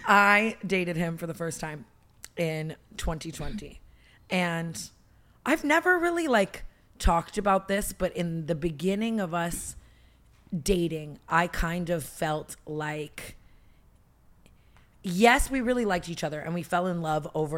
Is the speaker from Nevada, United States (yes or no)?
yes; Las Vegas, Nevada, United States; I'm from Vegas and like this city's scaring the shit out of me.